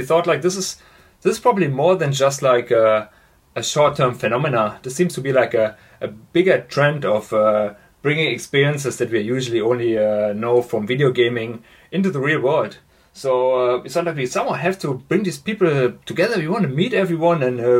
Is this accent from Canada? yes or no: no; Germany; English is a second language; moved away as an adult; now in Netherlands; About myself, I'm from Germany, and I eventually immigrated to the Netherlands to study psychology here. I started studying psychology in Maastricht and then did my master's in Amsterdam.